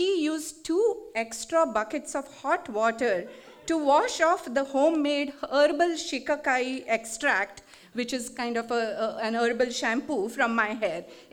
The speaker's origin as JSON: {"language": "English", "country": "India", "said": "Idioms and slang, pop culture jokes are completely, you know, foreign to us when we come from India."}